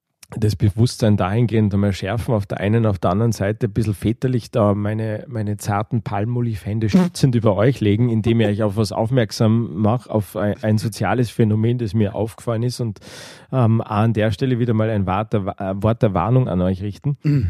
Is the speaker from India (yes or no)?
no; Austria; wir sind aus Österreich, unschwer zu überhören.